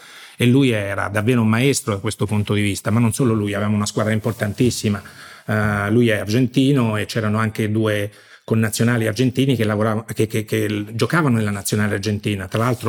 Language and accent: Italian; Jesi, Marche, Italy; ero il più giovane, l'unico dei due jesini, no? Perché sono marchigiano